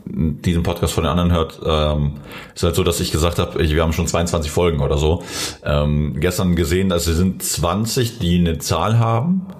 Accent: North Rhine-Westphalia, Germany; okay, aber wir kommen ja auch aus Ostwestfalen

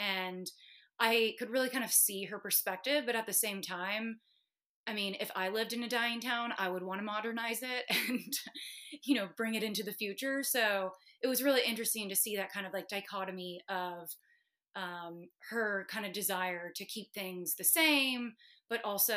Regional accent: Austin, Texas, United States; I live in Austin and I grew up in Austin. And when I was growing up here, Austin was more of a small town

